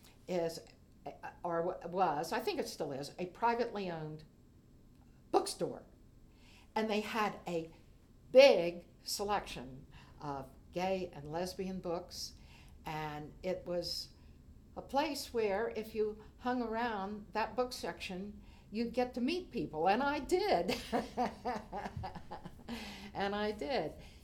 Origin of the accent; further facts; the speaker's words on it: Maryland, United States; moved away as an adult; also born or lived in Washington, D.C.; now in Asheville, United States; I was born in Washington, D.C., spent most of my growing up time in Maryland, and came to Asheville to live in 1992.